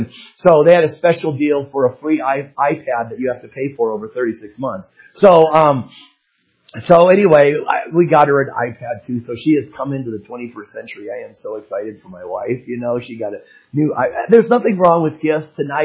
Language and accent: English; Phoenix, Arizona, United States; And I will say compared to what we grew up with in the Phoenix area, a lot more people in that area put lights on their homes.